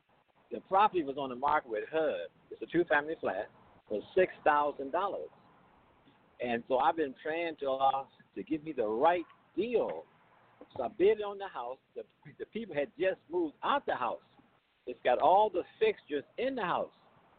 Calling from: Phoenix, Arizona, United States; I'm in Phoenix, Arizona right now.

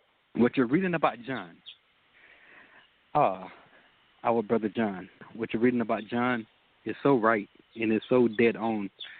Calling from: Texas, United States; I'm calling from out of Texas.

